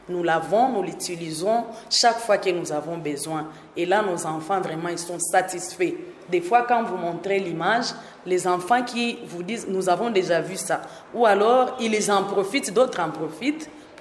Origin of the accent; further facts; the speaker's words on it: DR Congo; Parce qu'ici, chez nous, en RDC, les mêmes programmes que les colonisateurs avaient laissé depuis les années 1960